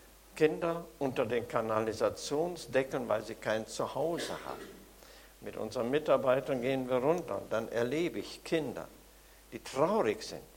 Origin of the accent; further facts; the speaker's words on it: North Rhine-Westphalia, Germany; now in Gummersbach, Germany; Ich selber bin aufgewachsen im Münsterland, im streng katholischen Umfeld, und da hat mich der Heiland gefunden. Und wir wohnen in Gummersbach bei Köln und da mit unseren Kindern